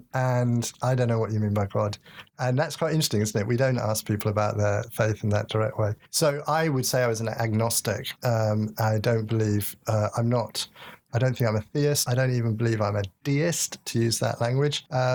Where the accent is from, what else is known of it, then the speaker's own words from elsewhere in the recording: England, United Kingdom; I'm an Englishman, at least on my father's side, and I certainly born up, brought up in that culture.